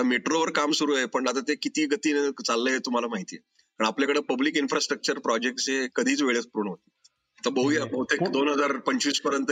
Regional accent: Pune, Maharashtra, India; born there; also born or lived in Solapur / Sangli; पुणेकर म्हणजे माझा जन्म पुण्यात झाला. शिक्षण जरी सोलापूर सांगली वगैरे मध्ये झालं तरी माझा पहिला जॉब मला पुण्यात लागला, त्यामुळे मी पुणेकर झालो.

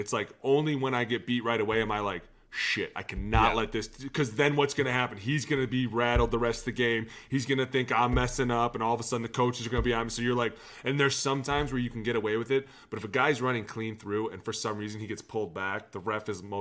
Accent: Cleveland, Ohio, United States; We were at the bottom of this pile talking about how he was from Cincinnati and I was from Cleveland.

